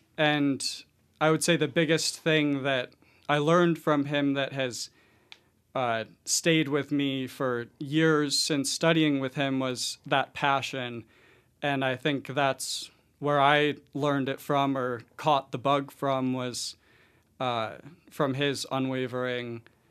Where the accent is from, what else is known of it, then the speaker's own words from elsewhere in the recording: Penn Yan, New York, United States; also born or lived in Victor; And actually, in middle school, my family moved to Victor from Penn Yan to cut our commute in half